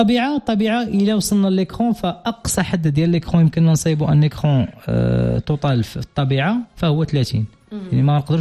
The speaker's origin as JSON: {"language": "Arabic", "country": "Morocco", "said": "بحال حنا كشعب مغربي"}